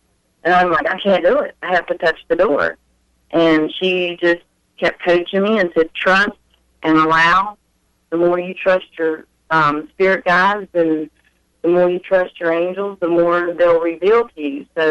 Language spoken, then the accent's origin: English; Roanoke, Virginia, United States; now in Atlanta, United States; Hi, I'm in Atlanta, Georgia at the moment, but I'm from Roanoke, Virginia.